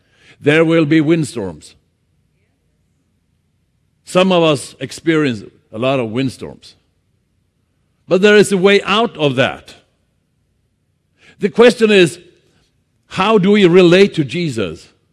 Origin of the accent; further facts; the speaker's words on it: Sweden; English is a second language; I was in Los Angeles on a full gospel business breakfast, and they heard that we came from Sweden